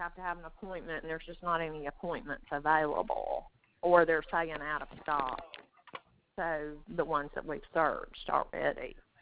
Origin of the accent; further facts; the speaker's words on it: Montgomery, Alabama, United States; I'm in Birmingham for the weekend. I'm from Montgomery. So I'll be back in Montgomery on Monday.